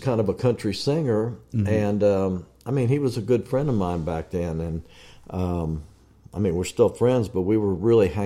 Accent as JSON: {"language": "English", "region": "Kentucky", "country": "United States", "said": "And I said, well, I'm from Kentucky."}